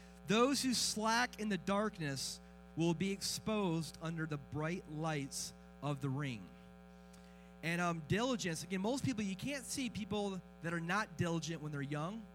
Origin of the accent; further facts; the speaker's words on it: Michigan, United States; I grew up in Michigan. I have a little Mennonite background.